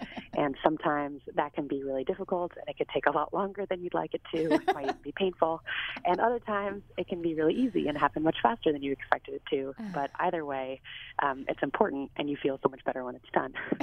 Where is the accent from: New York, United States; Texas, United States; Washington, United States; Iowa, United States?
New York, United States; New York City; Yeah, I grew up in New York City, and when I was growing up here, there was already a pretty amazing existing spoken word poetry community